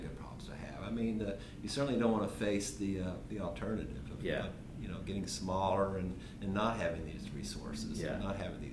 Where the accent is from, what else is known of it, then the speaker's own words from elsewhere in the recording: Louisville, Kentucky, United States; I grew up in Kentucky. I was born in Louisville, grew up right outside of Louisville in a very blue-collar community there.